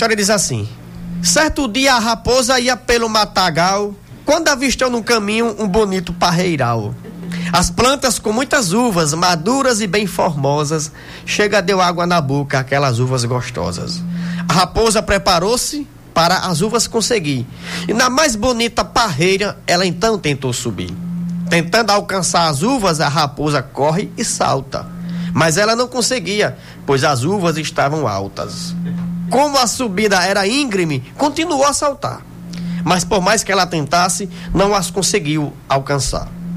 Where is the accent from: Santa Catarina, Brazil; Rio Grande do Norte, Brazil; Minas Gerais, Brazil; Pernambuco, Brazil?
Rio Grande do Norte, Brazil; Jucurutu; Jucurutu, minha terra, por ela tenho paixão. Eu digo sem desatino que eu também sou nordestino do jeito que vocês são.